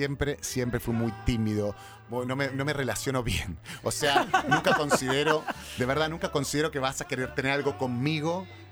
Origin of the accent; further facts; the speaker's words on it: Mar del Plata, Buenos Aires Province, Argentina; Yo soy de Mar del Plata de toda la vida